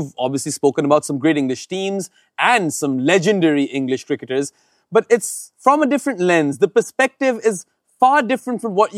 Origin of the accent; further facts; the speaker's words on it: Canada; Yeah, well, I'm also Canadian, which was also colonized.